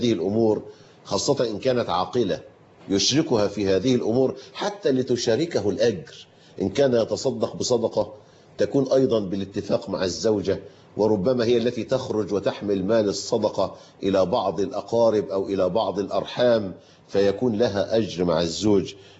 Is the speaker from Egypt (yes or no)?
yes; Egypt; طبعا في مثل مشهور عندنا في مصر يقول لك الهدية لا تهدى ولا تباع